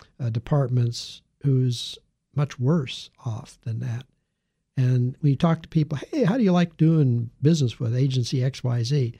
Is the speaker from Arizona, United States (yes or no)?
no; California, United States; I'm a Californian. I come from that area, and I understand that.